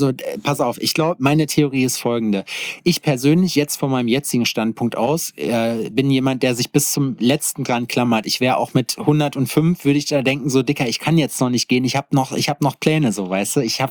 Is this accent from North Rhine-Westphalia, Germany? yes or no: yes; Schalksmühle, North Rhine-Westphalia, Germany; in meinem Heimatort Schalksmühle. Shoutout an Schalksmühle, 58 Represent. Und so ein kleines Nest zwischen Hagen und Lüdenscheid im Nordrhein-Westfalia.